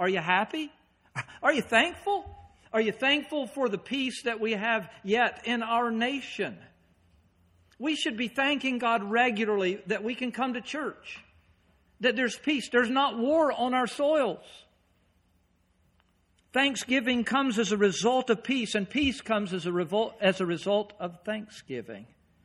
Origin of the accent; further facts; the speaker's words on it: North Carolina, United States; moved away; also born or lived in Pennsylvania; I grew up in North Carolina. I moved to Pennsylvania. We were there for 20 years. And I can remember when I left, it was turmoil while I was in North Carolina.